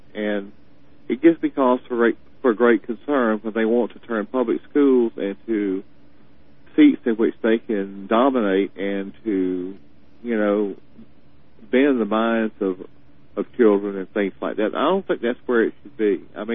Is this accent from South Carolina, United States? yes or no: yes; South Carolina, United States; and I'm from South Carolina.